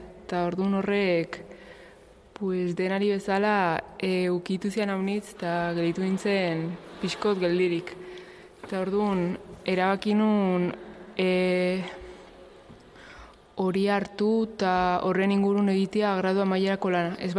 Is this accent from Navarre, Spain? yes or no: yes; Lesaka, Navarre, Spain; moved away as an adult; Bai, hemen sortu naiz eta hemen irautzi nahi nun.